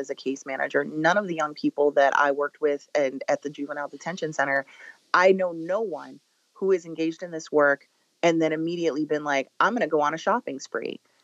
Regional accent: Chicago, Illinois, United States; I'm somebody who is a second generation South Sider and spent a lot of my time as a teenager growing up in the South Suburbs.

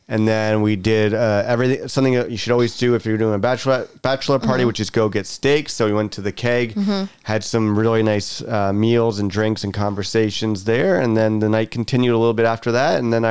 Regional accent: Toronto, Ontario, Canada; Like, oh, we're from Toronto. He's like, oh, Toronto. I'll be there in like 3 weeks.

